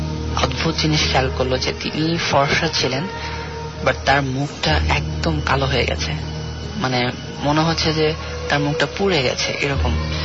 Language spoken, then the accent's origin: Bangla; Boymari, Rajshahi Division, Bangladesh; আমার home district পাবনার চাটমোহর উপজেলার বয়মারি গ্রামের ঘটনা। আমাদের গ্রামটা একদম চলন বিলের সাথে